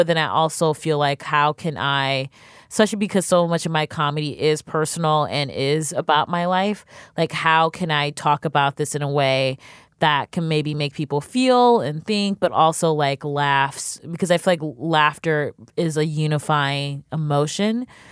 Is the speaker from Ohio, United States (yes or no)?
yes; Cleveland, Ohio, United States; Well, my very first joke was a catcalling joke, because I'm from Cleveland, Ohio, and the guys are like really basic.